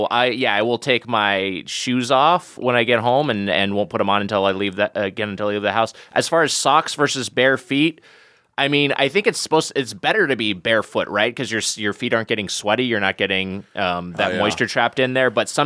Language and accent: English; California, United States; We're both from SoCal.